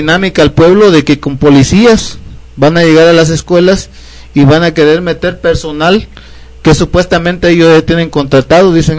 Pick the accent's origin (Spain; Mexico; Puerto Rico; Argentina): Mexico; Si permitimos que privaticen la educación, pues estamos tronados como mexicanos, estamos perdidos